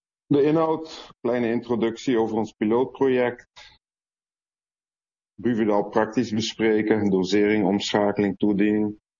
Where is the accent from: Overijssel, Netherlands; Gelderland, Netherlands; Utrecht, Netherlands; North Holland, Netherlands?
Utrecht, Netherlands; now in Belgium; Ik ben blij als Utrechter nog eens terug in Nederland te spreken. Ik leef inmiddels 28 jaar in België, dus het is goed terug eens in Nederland te zijn.